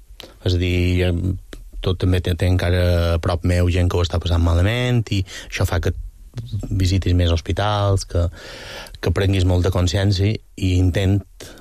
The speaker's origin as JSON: {"language": "Catalan", "region": "Balearic Islands", "country": "Spain", "said": "Som molt mallorquí."}